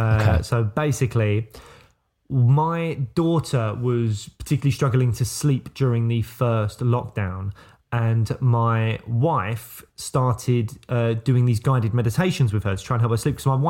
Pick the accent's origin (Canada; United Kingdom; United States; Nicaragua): United Kingdom; And I feel like as British people, we sometimes see that kind of earnest behaviour and cringe slightly, you know.